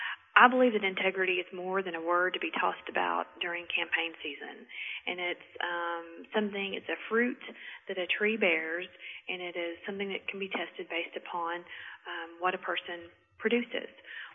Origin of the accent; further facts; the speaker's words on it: Harrison, Arkansas, United States; And as a result of my adoption, I was raised in Harrison over in Boone County, where some wonderful public schools kindled my passion for learning, and a small Southern Baptist church nurtured my faith in God.